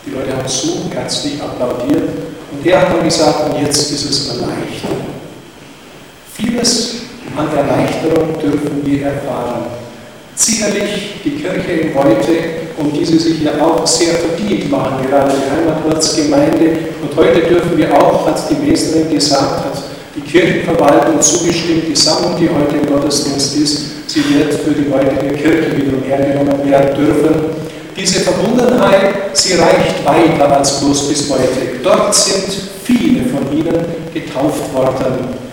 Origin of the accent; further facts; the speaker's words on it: Voiteg, Timiș County, Romania; Wir bleiben Voitiger. Wir bleiben Banater.